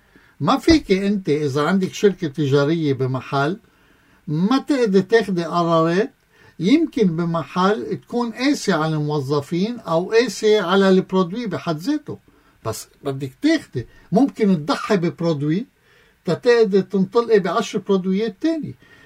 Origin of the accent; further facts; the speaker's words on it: Lebanon; نحن كلبنانية حاليا بهالفوضى وبهالهمروجة السياسية